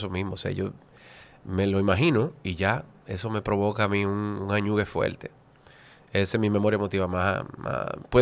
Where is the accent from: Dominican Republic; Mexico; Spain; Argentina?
Dominican Republic; como todos los dominicanos, porque soy muy dominicano, claro.